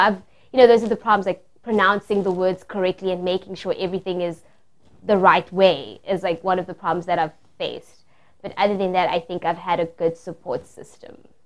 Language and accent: English; South Africa; now in United States; I'm from South Africa. I moved to the United States in 2007.